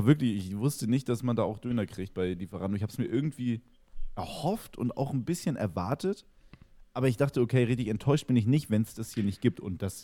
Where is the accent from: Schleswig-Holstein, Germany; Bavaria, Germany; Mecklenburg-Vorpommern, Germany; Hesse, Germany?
Schleswig-Holstein, Germany; Kiel; Ich komme aus Schleswig-Holstein, ich komme aus Kiel.